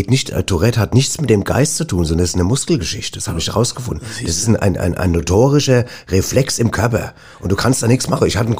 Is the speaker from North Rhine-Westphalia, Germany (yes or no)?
yes; Cologne, North Rhine-Westphalia, Germany; Ich komme aus Köln